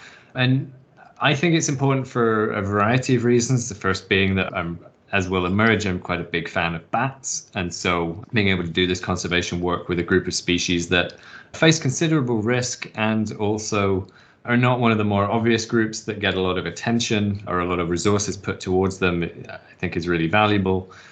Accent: England, United Kingdom; So I grew up in England and I have a really soft spot for the English countryside and the forest there.

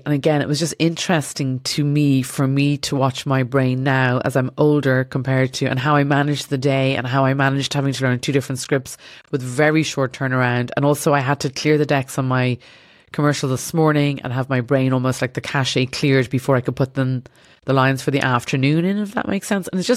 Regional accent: Ireland; growing up in Ireland

